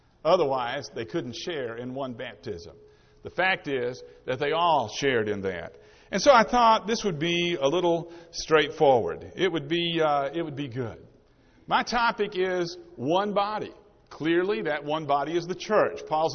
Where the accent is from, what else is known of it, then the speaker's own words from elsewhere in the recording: Nashville, Tennessee, United States; I'm from Nashville, Tennessee.